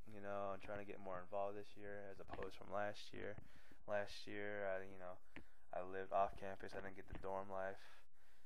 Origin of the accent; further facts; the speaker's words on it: Benicia, California, United States; also born or lived in San Jose, United States; I'm from Benicia, California. That's in the Bay Area. It's about 45 minutes away from San Francisco. It's right next to Vallejo. I was actually born in San Jose, so people most likely will know where that is instead of Benicia.